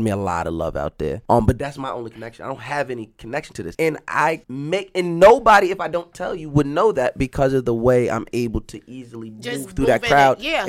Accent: North Babylon, New York, United States; I'm from Long Island, North Babylon.

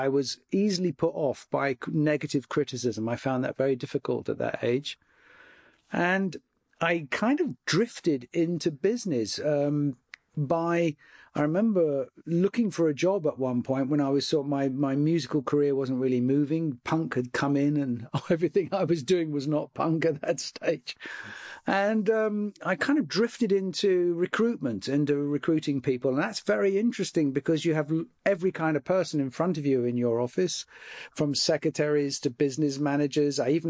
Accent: London, United Kingdom; I was brought up in Southeast London in the UK.

